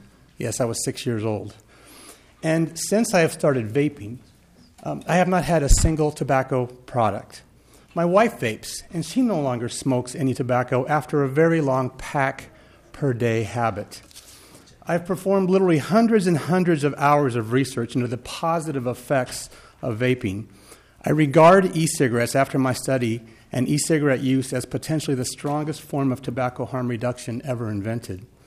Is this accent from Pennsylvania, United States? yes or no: no; Big Lake, Minnesota, United States; I'm from Big Lake, Minnesota.